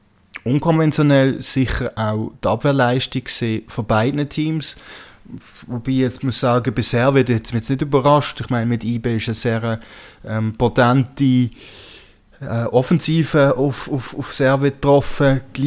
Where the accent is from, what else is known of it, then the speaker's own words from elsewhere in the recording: Switzerland; als Schweizer Fußballfan